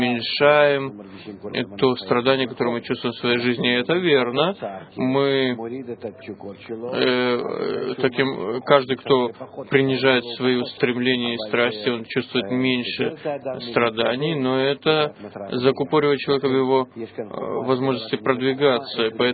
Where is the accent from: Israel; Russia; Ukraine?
Israel; Ness Ziona, Central District; я из Нестионы